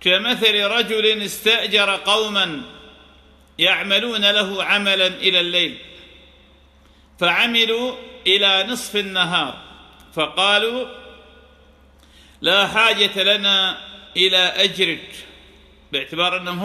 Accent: Iraq; وشاهدنا بحمد الله تعالى في بلادنا العراق

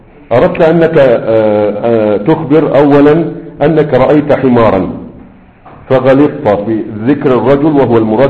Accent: Egypt; هرب راح عندنا في مصر في بوصير

